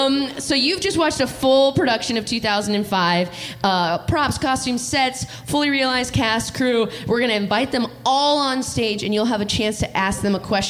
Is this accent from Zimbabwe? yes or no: no; California, United States; Wow, did you know we're both from Southern California?